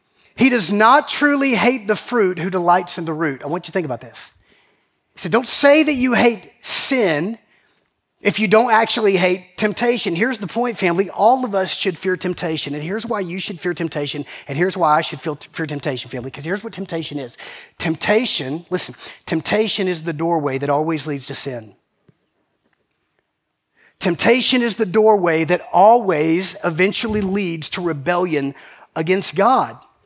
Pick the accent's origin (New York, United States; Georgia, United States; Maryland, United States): Georgia, United States; I grew up in South Georgia. It tastes like chicken.